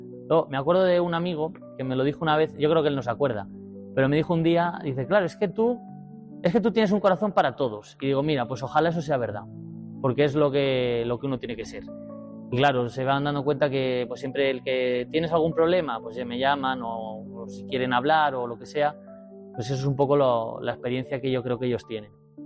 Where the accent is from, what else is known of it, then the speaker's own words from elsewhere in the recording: Benavente, Castile and León, Spain; cuando vuelvo aquí a España, a la diócesis, básicamente estuve colaborando en mi pueblo, en Benavente